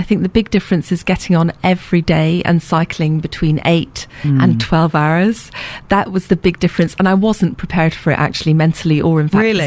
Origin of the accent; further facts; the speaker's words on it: Manchester, North West England, United Kingdom; I'm from the Peak District. I'm from Manchester, used to the rain, no problem.